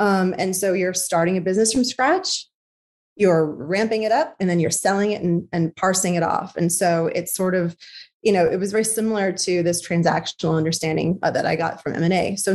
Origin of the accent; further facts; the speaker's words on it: East Coast, United States; I grew up on the East Coast and played chess, actually.